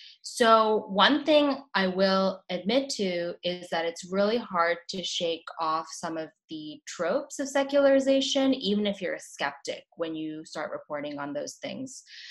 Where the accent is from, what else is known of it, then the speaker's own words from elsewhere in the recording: United States; I'm an American journalist.